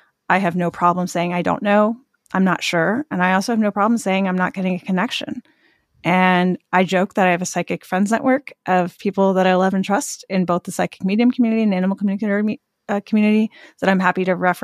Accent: California, United States; I grew up in Northern California, but I live in New England now. And I'm very New England.

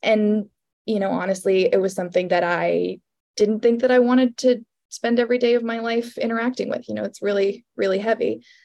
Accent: Tucson, Arizona, United States; I'm from Arizona originally, so in the Tucson area.

